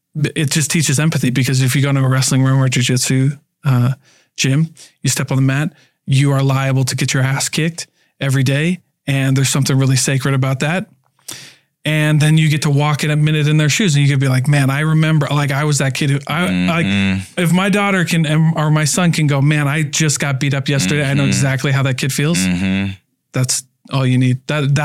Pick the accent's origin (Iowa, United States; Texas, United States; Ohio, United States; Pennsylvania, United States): Iowa, United States; Keokuk; I'm from Keokuk, Iowa. Mount Pleasant's in our like district.